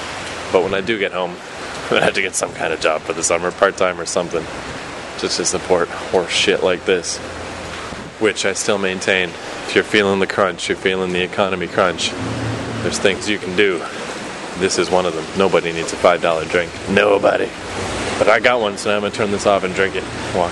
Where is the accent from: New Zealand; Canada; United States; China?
Canada; Fredericton, New Brunswick; And then in my hometown, fucking forget about it. Fredericton, there was nothing.